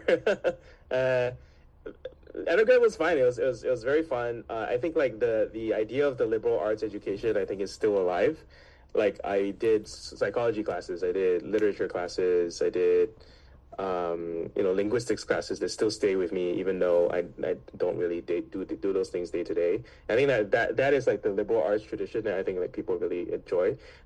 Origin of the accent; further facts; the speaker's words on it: Singapore; moved away as an adult; now in United States; Born and raised in Singapore, where we say Wang is the Wang.